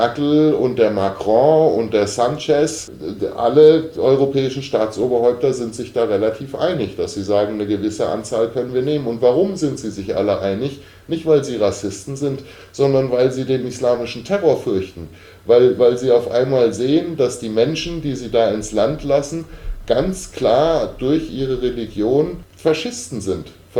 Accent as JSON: {"language": "German", "country": "Germany", "said": "dann müssen wir uns natürlich als Deutsche überlegen, wer ist denn unser Hausbesitzer?"}